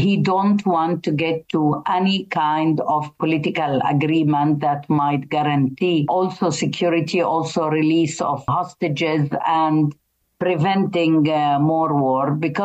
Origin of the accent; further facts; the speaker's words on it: Acre, Northern District, Israel; I'm now currently in Akka, Acre, up in the north, very close to the Lebanese border. That's my hometown.